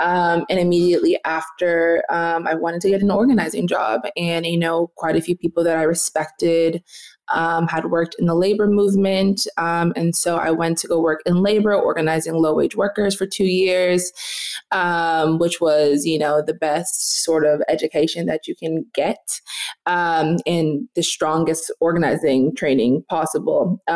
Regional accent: Los Angeles, California, United States; I'm from Los Angeles. We don't have relics to American slavery in the same way that you may have in like the South or the East.

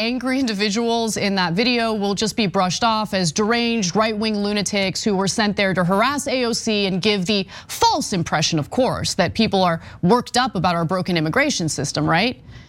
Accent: Reseda, California, United States; growing up in Reseda, California, a community where the majority of residents consisted of Latino immigrants. They've enriched my life. I'm a child of immigrants myself

